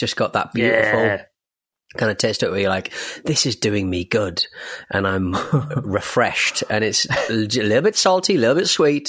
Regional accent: Toronto, Ontario, Canada; a giant inflatable rubber duck that appeared in my hometown of Toronto

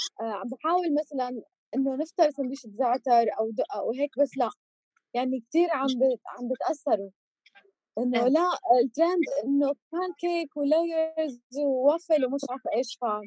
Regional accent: Egypt; born there; هلا أنا مثلاً من غزة بس مواليد مصر، عمري ما رحت على غزة، بس أهلي يعني من هم صغار طلعوا يعني بعد الحرب

